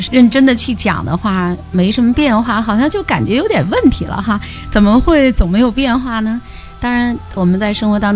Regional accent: Beijing, China; 像我们北京人回答还行，凑合吧，还活着呢，很好了，或者说老样子。

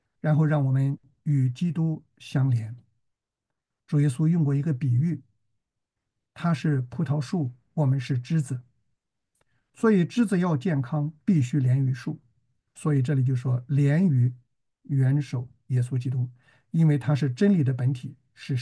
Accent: China; 所以，我们中国人有一句话啊，叫做“家丑不能外扬”。

